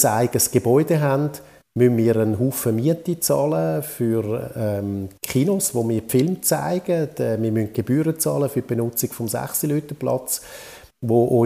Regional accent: Winterthur, Zurich, Switzerland; in Winterthur, wo ich aufgewachsen bin

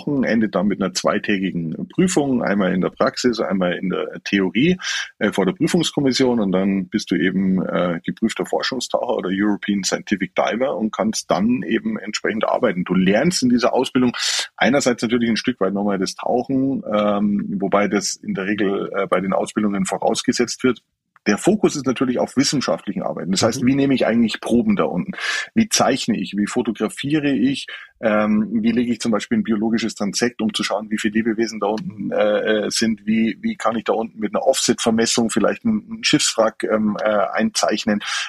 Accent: Bavaria, Germany; obwohl ich ja eigentlich aus Bayern komme und ein Kind der Berge bin

